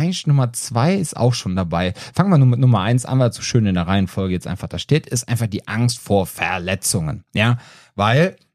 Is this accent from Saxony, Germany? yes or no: no; Cologne, North Rhine-Westphalia, Germany; so als Kölner in Bad Münstereifel